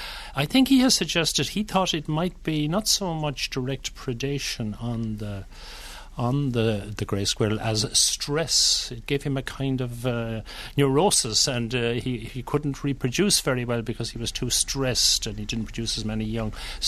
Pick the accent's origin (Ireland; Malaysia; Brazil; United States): Ireland; Limerick, Munster; Where I grew up in Limerick